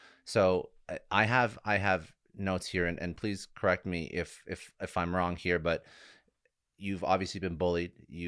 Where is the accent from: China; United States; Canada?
Canada; I'll take a hockey analogy because I'm Canadian.